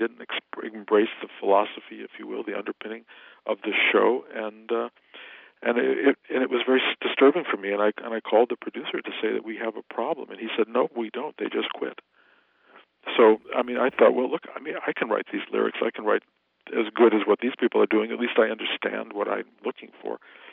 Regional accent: Detroit, Michigan, United States; And when I came to Detroit at one point to do an interview about Ghost, which Detroit being my hometown

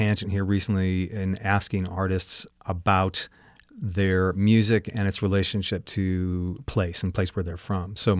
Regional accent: Syracuse, New York, United States; somebody will observe and say, oh, I'm from Syracuse too, and I can see that in you

